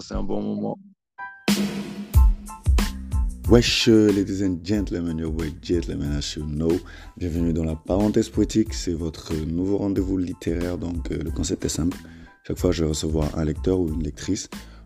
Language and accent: French; Senegal; first language Wolof; French is a second language; je ne peux pas écrire dans ma langue locale, dans ma langue maternelle, le fond, tu vois